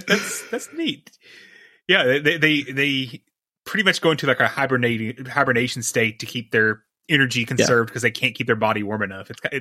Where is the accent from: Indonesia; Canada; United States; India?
United States; Kentucky; I grew up in East Kentucky, and if you know anything about East Kentucky, most people there were pretty freaking poor.